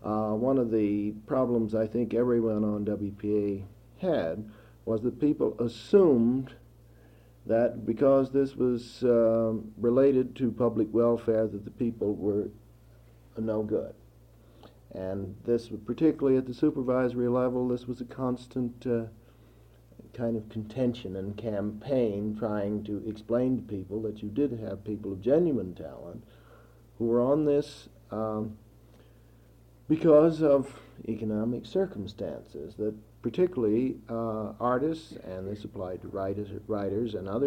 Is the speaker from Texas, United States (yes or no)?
no; Clovis, New Mexico, United States; I was born in New Mexico. I was born in Clovis and grew up there, and I came to the University of New Mexico where I went to school.